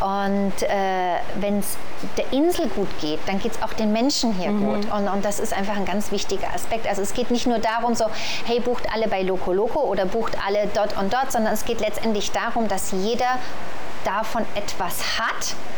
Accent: Germany; moved away as an adult; Und wir hatten ja vorhin schon gesagt, ja, wir sind Deutsche, wir sind auch hier Ausländer.

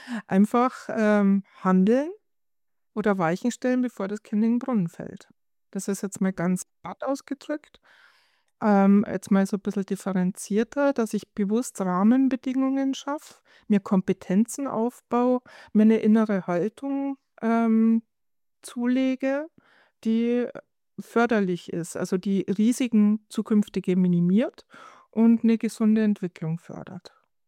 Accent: Rosenheim, Bavaria, Germany; ich komme aus Rosenheim, daher kennen wir uns auch.

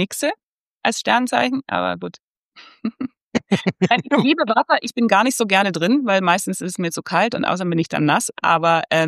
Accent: Baden-Württemberg, Germany; Ich bin tatsächlich zurück an Bodensee, wo ich aufgewachsen bin.

